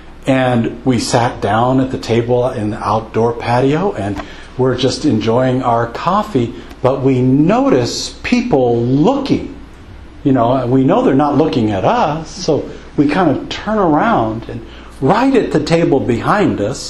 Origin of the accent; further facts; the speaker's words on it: Los Angeles, California, United States; You know, I come from Los Angeles, and there are many movie stars, famous people in Los Angeles.